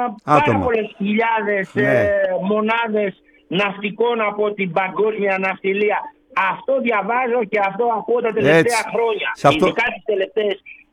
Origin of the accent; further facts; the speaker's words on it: Skyros, Central Greece, Greece; Εγώ είμαι από τη Σκύρο, μέσα από τη Σκύρο. Εμείς κεντρικό μας χωριό είναι ένα, η Σκύρος.